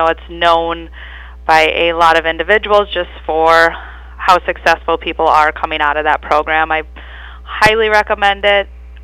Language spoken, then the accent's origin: English; Ivanhoe, Minnesota, United States; I grew up in the Ivanhoe area, and now my husband and our three boys and myself live down by St. Leo.